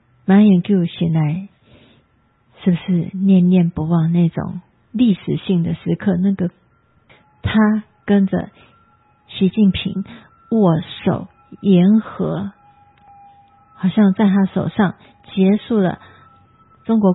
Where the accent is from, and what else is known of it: Taiwan